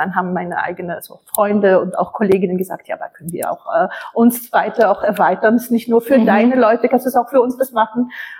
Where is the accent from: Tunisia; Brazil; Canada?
Tunisia; German is a second language; now in Vienna, Austria; Aus Tunesien.